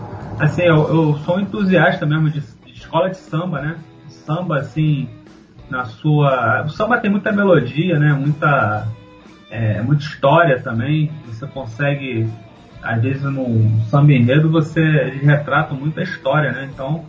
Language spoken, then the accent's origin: Portuguese; Rio de Janeiro, Brazil; born there; E por acaso é o bairro onde eu nasci, do Grajaú.